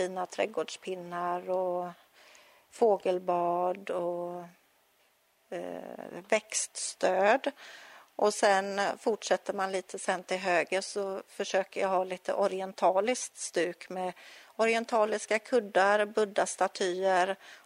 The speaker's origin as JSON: {"language": "Swedish", "town": "Åkers styckebruk", "region": "Södermanland", "country": "Sweden", "moved": "yes", "lives_now": "Nossebro, Sweden", "said": "Från början kommer jag från Sörmland, Åkers styckebruk som ligger mellan Strängnäs och Mariefred."}